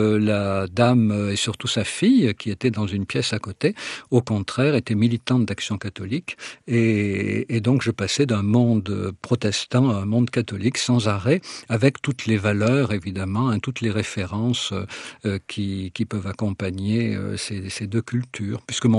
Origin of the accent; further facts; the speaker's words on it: Valence, Auvergne-Rhône-Alpes, France; born there; quand je suis né donc à Valence, dans la Drôme, il fallait du temps pour y aller.